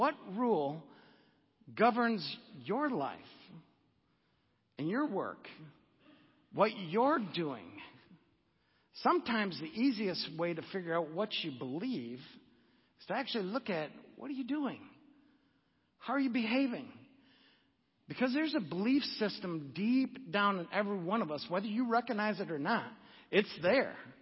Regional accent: Oklahoma, United States; We're all from Oklahoma here.

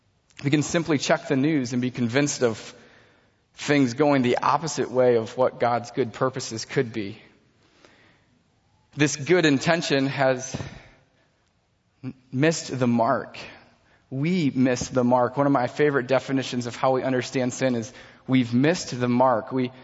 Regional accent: Midland, Michigan, United States; I grew up in Midland, Michigan, a couple hours away from here.

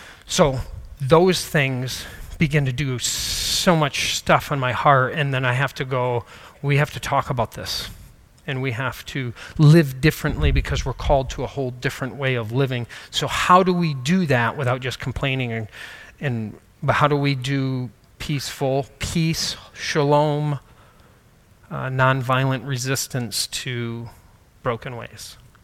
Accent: United States; I was born in America, I've lived in America my entire life

